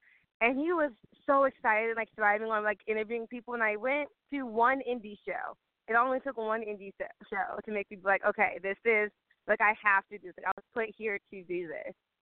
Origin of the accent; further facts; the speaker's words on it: Kansas City, Missouri, United States; she's from St. Louis, I'm from Kansas City.